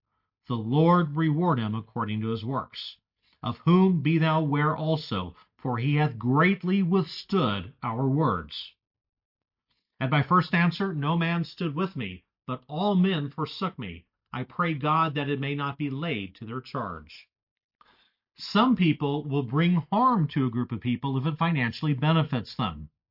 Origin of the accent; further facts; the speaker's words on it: El Paso, Texas, United States; Recently, in my hometown of El Paso, Texas, the sandstorms have been as bad as they have been in recent memory